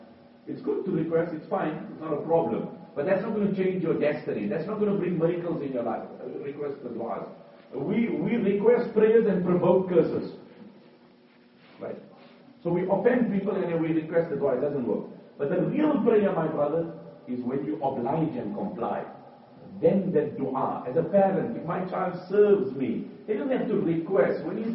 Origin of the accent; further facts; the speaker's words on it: South Africa; I come from South Africa, where poverty unfortunately is rife.